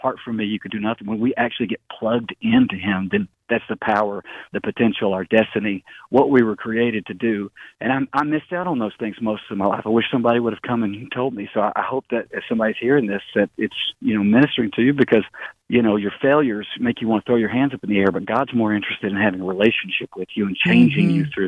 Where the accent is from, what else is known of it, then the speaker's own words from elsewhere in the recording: Tennessee, United States; You know, growing up in East Tennessee, you know, whenever you kind of mess up really big and you're a Christian